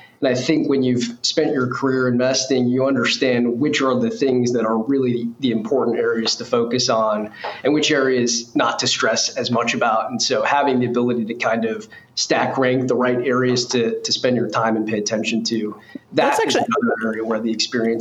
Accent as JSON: {"language": "English", "region": "Illinois", "country": "United States", "tie": "born or raised there", "moved": "as an adult", "said": "So I grew up outside of Chicago, moved to New York for college, and I got my start in investing actually freshman year of college."}